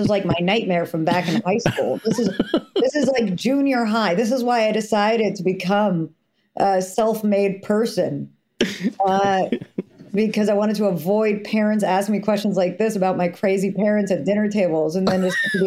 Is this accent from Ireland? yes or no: no; New York, United States; And where am I from? I'm from New York. I'm a real New Yorker.